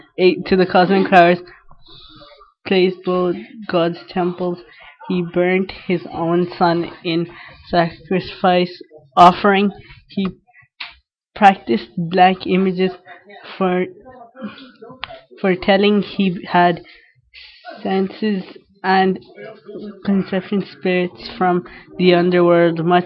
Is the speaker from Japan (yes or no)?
no; Dublin, Leinster, Ireland; I am from Dublin